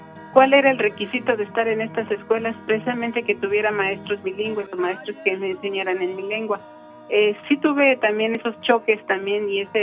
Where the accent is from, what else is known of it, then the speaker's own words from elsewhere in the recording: Santo Tomás, Michoacán, Mexico; first language Purépecha; Spanish is a second language; soy originaria de la comunidad de Santo Tomás, municipio de Chinchota, y soy hablante de la lengua purépecha en el estado de Michoacán.